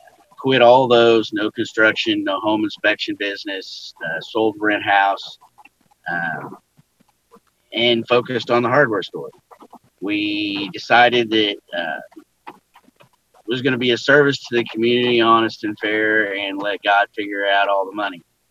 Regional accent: Midwest, United States; I'm from the Midwest, so I don't see a tornado

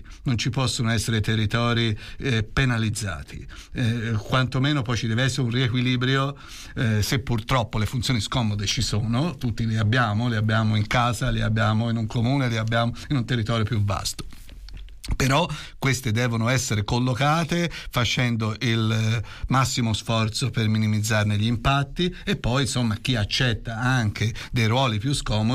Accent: Scandicci, Tuscany, Italy; io vengo da Scandicci, per cui mi ricordo se stavo finendo l'università in quei tempi o meno

